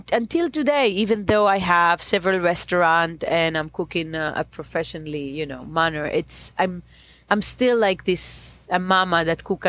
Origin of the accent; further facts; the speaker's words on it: Bnei Brak, Tel Aviv District, Israel; I grew up in Israel, very close to Tel Aviv, in a small town called Bnei Brak, for a very religious parent, Jewish, kind of orthodox. And that's mean, I was never been religious